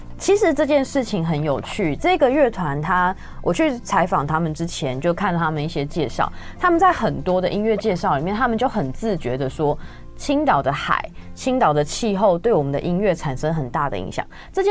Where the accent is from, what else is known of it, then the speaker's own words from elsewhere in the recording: Taichung, Taiwan; now in Taipei, Taiwan; 因为像我其实我本身是台中人，那我是上大学才来台北，